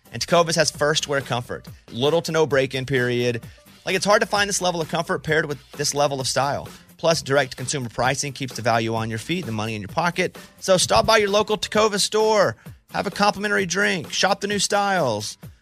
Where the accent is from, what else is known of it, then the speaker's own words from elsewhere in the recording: Arkansas, United States; I grew up in Arkansas, in a very rural town in Arkansas.